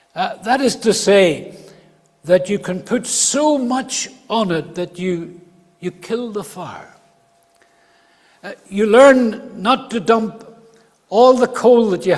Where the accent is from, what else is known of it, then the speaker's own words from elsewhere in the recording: Belfast, Northern Ireland, United Kingdom; And I was brought up in Belfast in a terraced house.